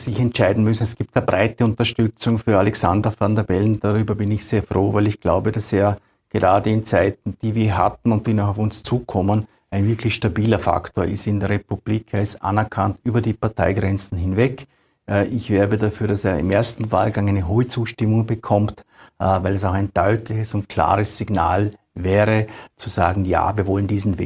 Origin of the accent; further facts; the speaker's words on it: Vorarlberg, Austria; Ich komme aus Vorarlberg, wo das auch sozusagen praktiziert wird.